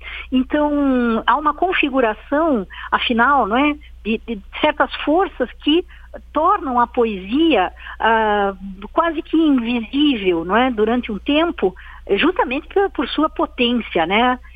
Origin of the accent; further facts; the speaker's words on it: Curitiba, Paraná, Brazil; Sou nascida e criada e permanecida em Curitiba por uma escolha mesmo.